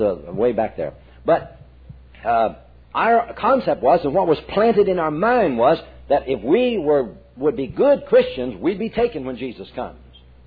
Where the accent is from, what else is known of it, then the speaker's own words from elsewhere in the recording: Springfield, Missouri, United States; We grew up together in Springfield.